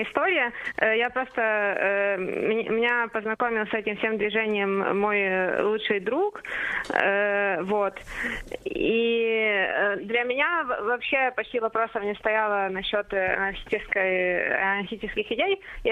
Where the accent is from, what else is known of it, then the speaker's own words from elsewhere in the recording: Uzhhorod, Zakarpattia Oblast, Ukraine; now in Kyiv, Ukraine; Я хоть родом из Ужгорода, но на самом деле я живу в Киеве